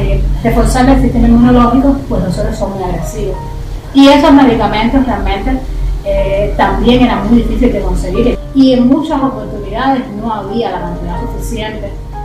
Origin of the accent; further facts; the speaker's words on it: Cuba; Tengo 45 años, soy ciudadana cubana